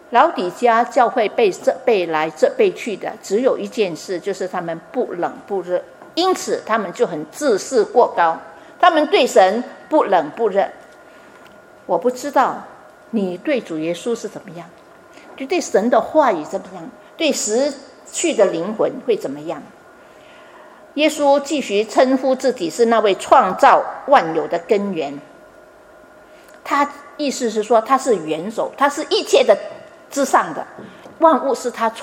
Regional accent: China; 我们是中国人一讲就明白，非常明白

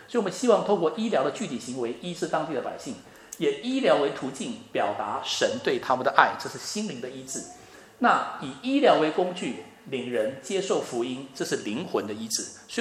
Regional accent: China; 但是不能说因为我们是中国人，所以我们就只跟中国人宣教

